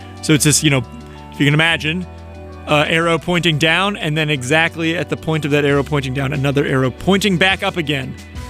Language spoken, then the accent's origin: English; United States; I mean, us as Americans, I'm referring to myself as an American